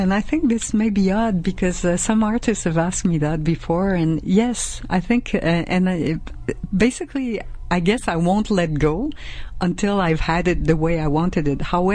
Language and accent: English; Montreal, Quebec, Canada; English is a second language; because I'm from Montreal and we never spoke English, a little English we had at school.